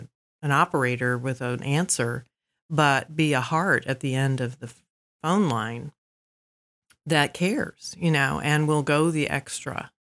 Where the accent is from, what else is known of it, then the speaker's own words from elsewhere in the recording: Atlanta, Georgia, United States; I came from Atlanta, Georgia, and it's incredible to me the number of resources that we have for a small community.